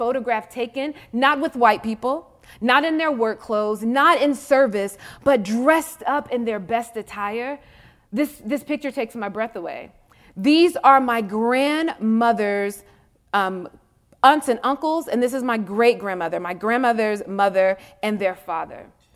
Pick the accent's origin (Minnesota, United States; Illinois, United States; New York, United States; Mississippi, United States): Mississippi, United States; Biloxi; Princeton is a particular place, and so is Biloxi. And Biloxi is in the, it's like, people say the Bible Belt.